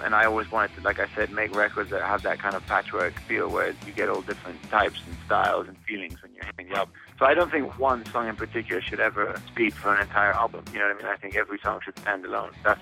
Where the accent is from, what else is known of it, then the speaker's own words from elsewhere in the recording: Switzerland; also born or lived in London / Italy / United States; I'm born in London, but I grew up in Switzerland. I spent a lot of time sort of living, traveling through Italy growing up, because we always had family there. And then spent a lot of time in America, and it's kind of been a bit of a mishmash.